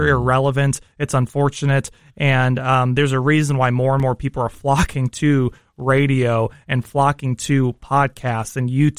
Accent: New York, United States; I love New York City. I grew up in New York State.

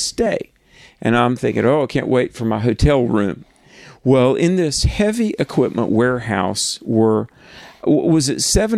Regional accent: United States; You know, here I come. I'm an American, and I got there, and there was an overnight flight, and it was delayed.

